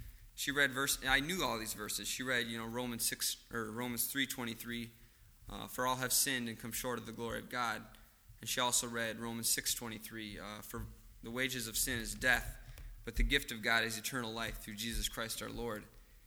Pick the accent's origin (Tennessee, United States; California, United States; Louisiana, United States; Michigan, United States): Michigan, United States; Grand Rapids; I'm from Grand Rapids, Michigan.